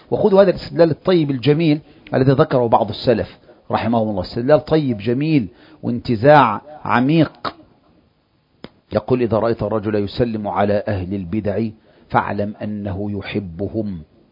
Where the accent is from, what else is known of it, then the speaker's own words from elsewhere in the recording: Egypt; نحن مثلا هنا في مصر، أنت مصري وأنا مصري،